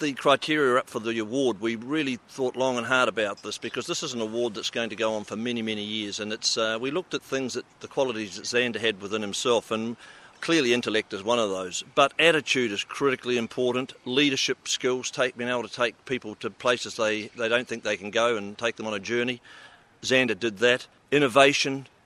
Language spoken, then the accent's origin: English; New Zealand; I'm a Kiwi